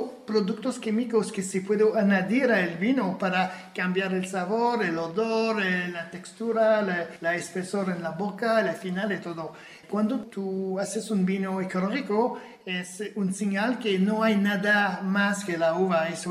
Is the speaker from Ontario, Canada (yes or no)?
no; Quebec, Canada; moved away as an adult; now in Spain; Hacía vino en Canadá con el tema ecológico. Pero en mi país es muy difícil de hacer un vino ecológico porque está lloviendo cada 3 días.